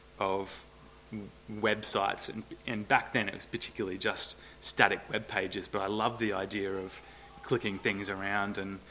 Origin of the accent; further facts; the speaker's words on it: Tasmania, Australia; now in Hobart, Australia; I'm from the Northwest Coast. I moved down to Hobart about 10 years ago for work.